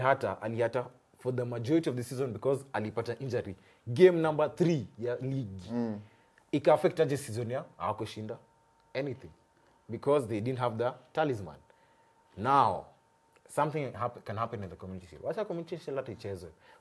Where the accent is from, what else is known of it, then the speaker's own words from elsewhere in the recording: Kenya; So, as a Kenyan, please support your players